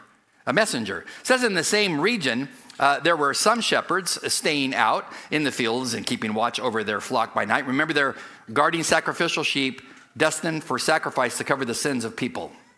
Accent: California, United States; Because I was raised in the Southern California desert.

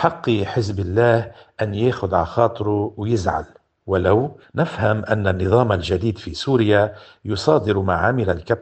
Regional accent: Lebanon; نحن لبنانيين

